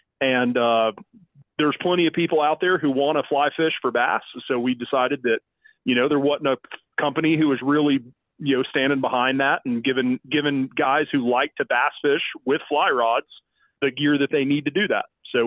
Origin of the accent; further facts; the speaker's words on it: Huntsville, Alabama, United States; we kind of ended up just lucked into growing up around Huntsville with the Tennessee River systems through there and Southern Tennessee